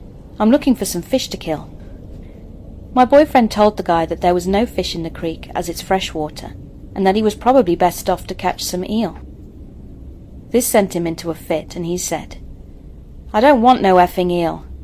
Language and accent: English; New Zealand; So I'm from New Zealand